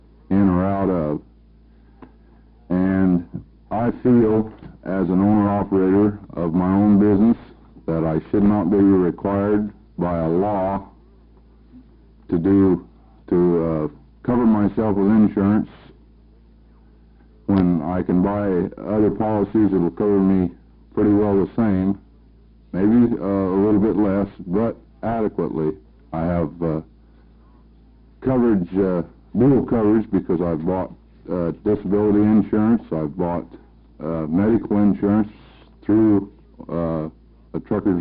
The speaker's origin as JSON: {"language": "English", "town": "Estacada", "region": "Oregon", "country": "United States", "said": "I'm from Estacada."}